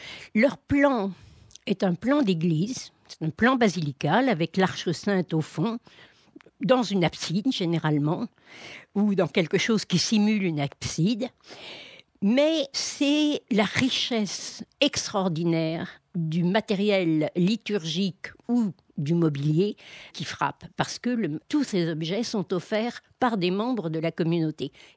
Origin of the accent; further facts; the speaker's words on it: France; je suis française, catholique